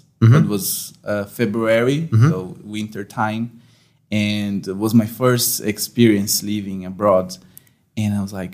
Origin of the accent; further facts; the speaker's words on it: South Region, Brazil; English is a second language; I'm from the very south part.